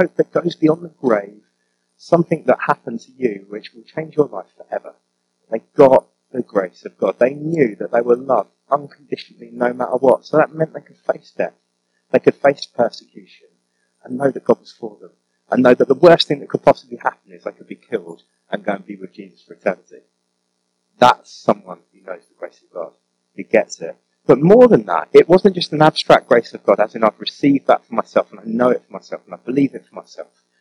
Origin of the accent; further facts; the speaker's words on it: London, United Kingdom; now in North of England; I've got a bit of a chip on my shoulder for being a Londoner. I have, genuinely, being a Londoner in the north.